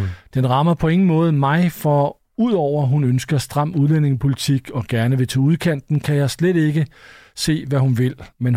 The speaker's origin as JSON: {"language": "Danish", "region": "West Jutland", "country": "Denmark", "said": "Jeg er selv vestjyde"}